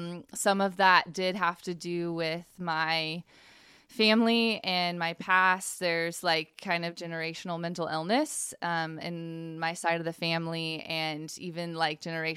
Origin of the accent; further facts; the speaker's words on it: Washington, United States; also born or lived in Indiana; And it was interesting because moving back to Washington, it's like, I'm from Washington.